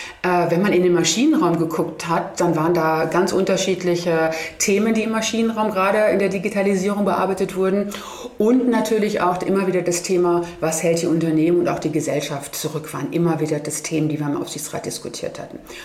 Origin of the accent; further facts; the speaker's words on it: Germany; Ich wurde immer gefragt, woher kommst du? Ja, Germany.